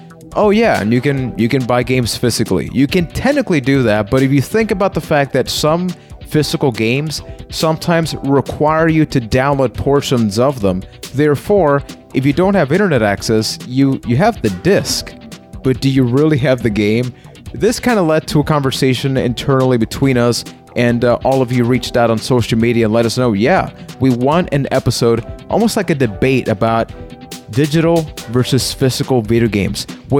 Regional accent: Puerto Rico

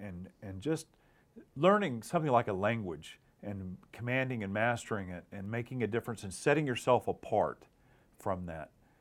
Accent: Oklahoma, United States; But the other part is growing up in Oklahoma and striving to go on and do something else.

